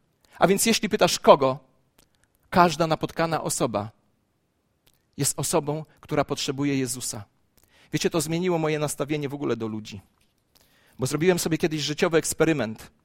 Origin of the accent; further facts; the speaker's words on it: Gąsocin, Masovian Voivodeship, Poland; zadzwonił do mnie mój wierzący kolega z mojego Gąsocina, czyli z mojej wsi rodzinnej